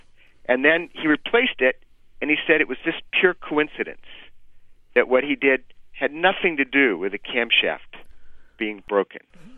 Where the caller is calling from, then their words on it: Boston, Massachusetts, United States; Calling from St. Paul's Cathedral in Boston.